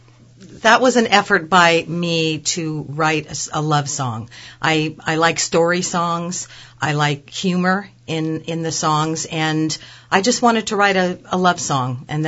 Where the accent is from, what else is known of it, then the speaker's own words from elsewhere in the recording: San Francisco, California, United States; Well, we are from San Francisco originally